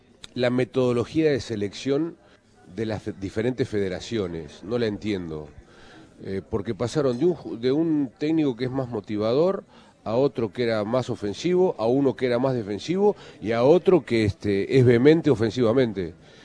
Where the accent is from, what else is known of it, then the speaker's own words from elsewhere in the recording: Uruguay; para nosotros como uruguayos